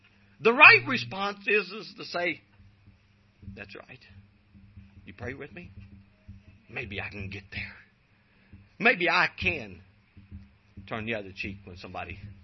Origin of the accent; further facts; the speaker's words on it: West Virginia, United States; just the fact that I'm from West Virginia and I drove freely from there, not asking anybody any permission, all the way out here to Missouri